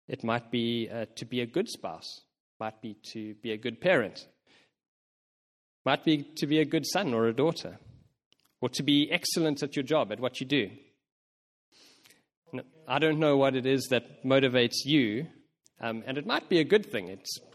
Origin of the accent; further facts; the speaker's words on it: South Africa; moved away; also born or lived in Singapore; one thing that I realized when I moved away from South Africa, my native South Africa, where I grew up, into a new culture, and funnily enough, Chelsea and I moved from South Africa to Singapore previously.